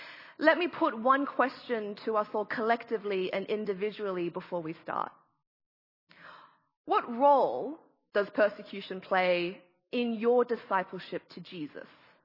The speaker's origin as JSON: {"language": "English", "town": "Darwin", "region": "Northern Territory", "country": "Australia", "tie": "born or raised there", "said": "my family, well, my brother and I, we were born and raised in Darwin in the Northern Territory."}